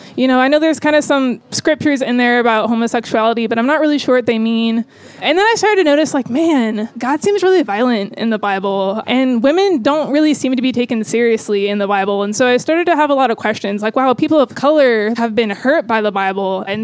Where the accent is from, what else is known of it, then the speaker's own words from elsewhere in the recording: Tallahassee, Florida, United States; I am from Tallahassee, Florida, moving pretty soon to Phoenix, Arizona.